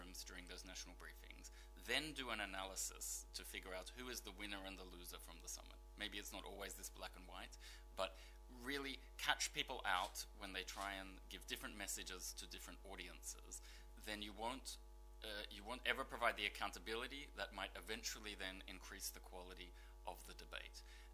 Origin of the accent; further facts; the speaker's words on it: Australia; I grew up in Australia. So the British sometimes treat me as half British